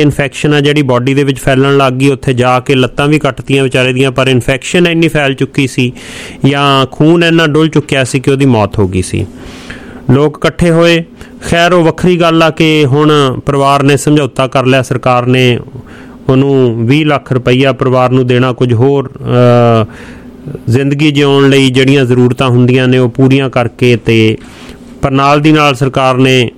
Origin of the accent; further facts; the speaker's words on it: Punjab, India; ਅਸੀਂ ਪੰਜਾਬ ਤੋਂ ਆਏ ਹਾਂ ਅਤੇ ਉਹ ਮਾਨਸਿਕਤਾ ਨਾਲ ਹੀ ਲੈ ਕੇ ਆਏ ਹਾਂ